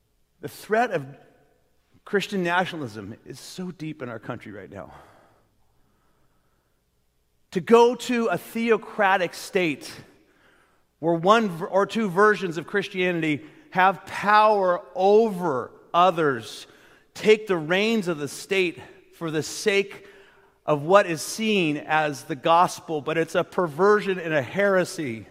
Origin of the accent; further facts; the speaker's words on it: California, United States; I grew up in the Silicon Valley, where it was either you conquer the world or you kind of suck, actually.